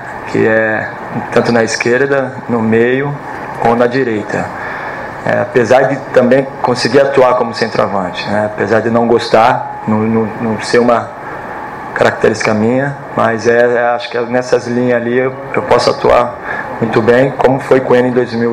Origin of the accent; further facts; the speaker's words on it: Araraquara, São Paulo, Brazil; now in São Paulo, Brazil; Eu mesmo sou de Araraquara